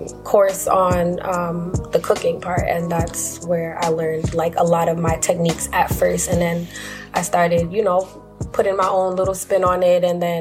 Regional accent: Jamaica; And I'm Jamaican

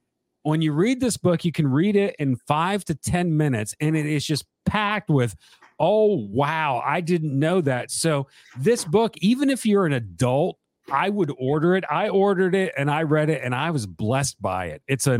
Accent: Northeast, United States; watching the big parade in New York City on TV, where I grew up in the Northeast.

